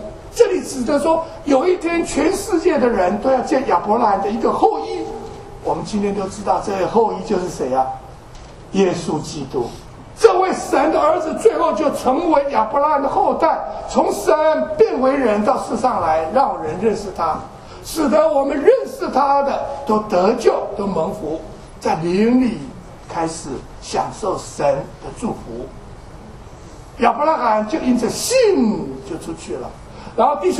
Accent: China; 我们中国人也一样啊，我们拜拜的时候就拿着鸡

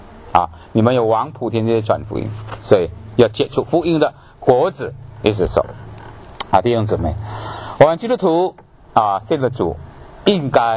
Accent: China; 我们中国人很会哈，我们中国人最会的啊

